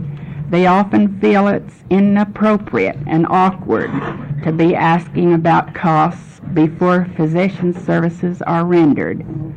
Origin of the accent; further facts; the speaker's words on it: Eugene, Oregon, United States; I'm from Eugene, Lynn County.